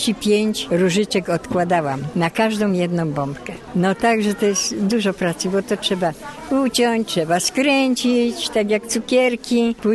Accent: Kadzielin, Łódź Voivodeship, Poland; pochodzę spod Głowna, ze wsi Kadzieli. W każdym bądź razie, że to jest już do Głowna należy.

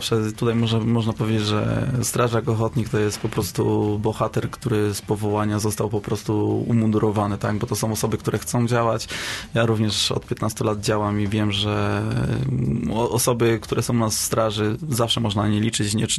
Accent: Gaszyn, Łódź Voivodeship, Poland; also born or lived in Wieluń; pochodzę, urodziłem się w Wieluniu, ale całe życie wychowałem się w Gaszynie. Jest to miejscowość, gdzie uczęszczałem do szkoły podstawowej.

